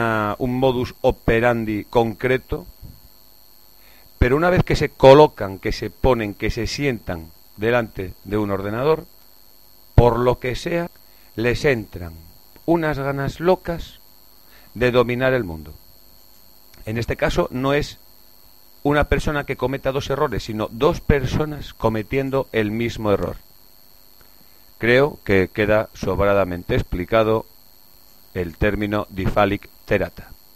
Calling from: Salas, Asturias, Spain; de Salas.

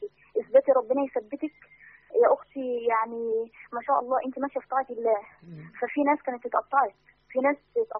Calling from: Mansoura, Dakahlia, Egypt; من المنصوره.

